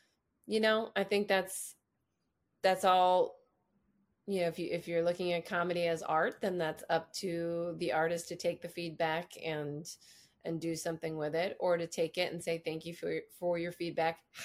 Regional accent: New Jersey, United States; I'm from New Jersey, and so I say Lauren.

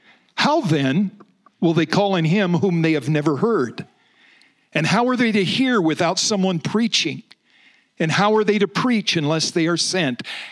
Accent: Prospect, Oregon, United States; I was raised in Prospect, so this is my part of the state, this southern region.

